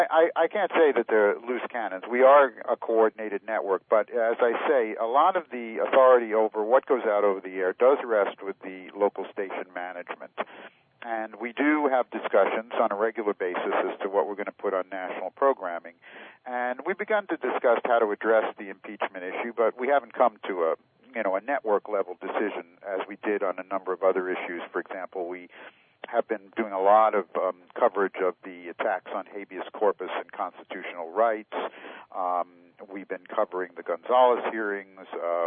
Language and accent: English; Vermont, United States; I'm happy to say that the delegation from my home state in Vermont has been in the leadership.